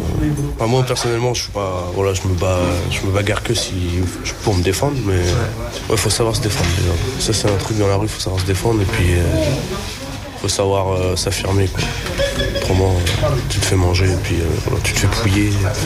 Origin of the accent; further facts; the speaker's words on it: Brittany, France; Alors que je suis breton, je suis français.